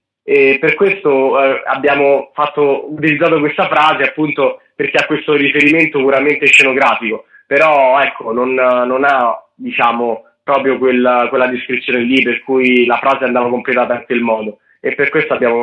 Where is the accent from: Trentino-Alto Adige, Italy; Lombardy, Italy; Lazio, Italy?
Lazio, Italy; Pontinia; veniamo da Pontina, quindi è un comune della provincia di Latina, nell'agro pontino.